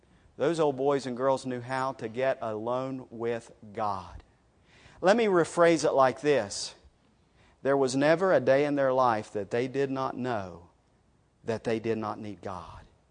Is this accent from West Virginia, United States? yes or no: yes; West Virginia, United States; now in Charleston, United States; I'm actually from McDowell County. Don't hold that against me. But I got cultured. I moved to Charleston.